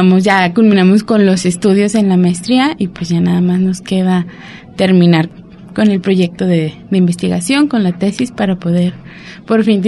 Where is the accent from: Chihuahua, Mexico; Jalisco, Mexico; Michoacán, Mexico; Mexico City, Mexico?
Jalisco, Mexico; Colotlán; soy originaria de Colotlán